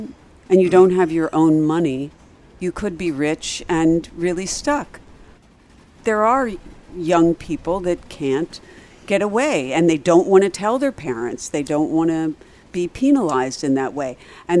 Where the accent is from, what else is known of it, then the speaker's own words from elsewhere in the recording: Pennsylvania, United States; In Pennsylvania, my home state.